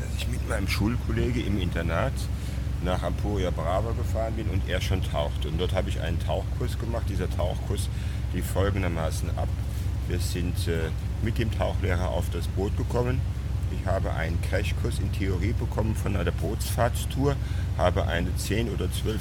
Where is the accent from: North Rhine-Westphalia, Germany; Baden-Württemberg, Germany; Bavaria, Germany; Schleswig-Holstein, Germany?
Schleswig-Holstein, Germany; Sylt; Ich bin in Sylt aufgewachsen und der ganze Trubel am Strand hat mich oftmals so genervt.